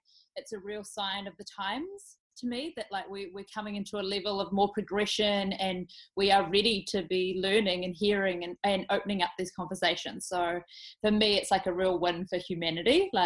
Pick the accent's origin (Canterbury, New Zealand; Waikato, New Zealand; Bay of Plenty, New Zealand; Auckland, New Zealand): Bay of Plenty, New Zealand; Opotiki; So I grew up in Opotiki, was kind of my grounding, my childhood in the East Coast. And that gave me a very grounded, humble upbringing with my mum, solo mother.